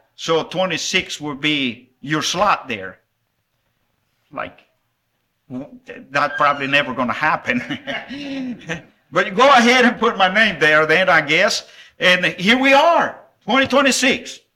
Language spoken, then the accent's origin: English; El Salvador; moved away; in 2003, at the end of 2003 is whenever I moved to Dublin from El Salvador. Some of you might not know, but I was born and raised in El Salvador, Central America, and found my way to Dublin in 2003.